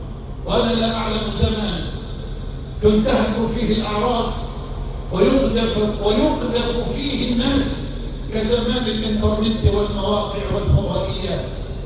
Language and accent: Arabic; Egypt